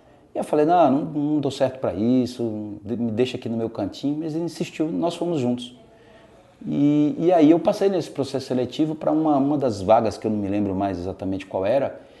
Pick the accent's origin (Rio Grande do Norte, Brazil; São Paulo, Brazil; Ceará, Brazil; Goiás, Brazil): Rio Grande do Norte, Brazil; Natal; eu sou lá do Rio Grande do Norte, Natal.